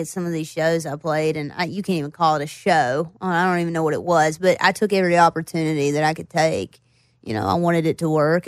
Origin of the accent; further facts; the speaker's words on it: Floyd, Virginia, United States; I grew up in Floyd, and then I moved to Roanoke, which is where I went to college. And then, you know, I moved out towards the Tri-Cities area.